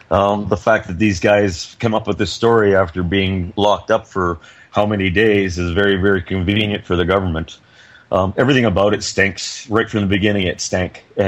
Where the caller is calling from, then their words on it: British Columbia, Canada; I'm in British Columbia, Canada.